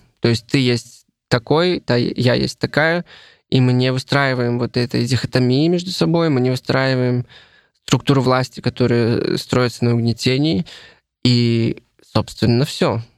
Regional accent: Belarus; я как белорус чувствую себя немножко еще кем-то.

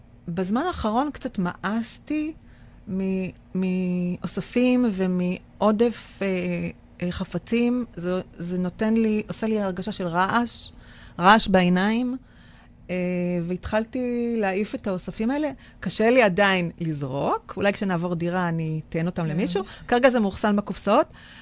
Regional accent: Givatayim, Tel Aviv District, Israel; אני גדלתי בגבעתיים, והיה לי חצי חדר קטן, וזו הייתה ממלכה שלי.

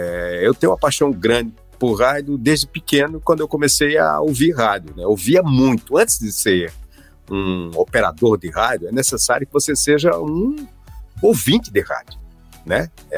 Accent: Campina Grande, Paraíba, Brazil; born there; lá na cidade onde eu nasci, que é Campina Grande.

